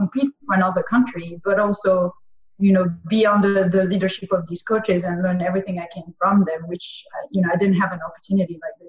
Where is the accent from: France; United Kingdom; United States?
France; So I'm originally from France.